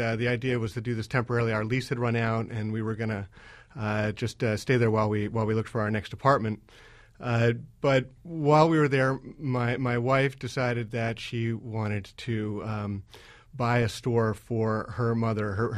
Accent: Boston, Massachusetts, United States; No. I grew up in Boston, and that's where my family's come from for a long, long time.

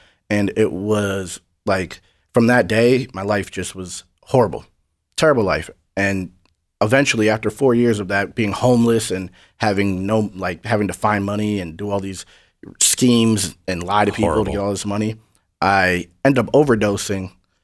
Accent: New Hampshire, United States; I'm from New Hampshire. It's like 95% white.

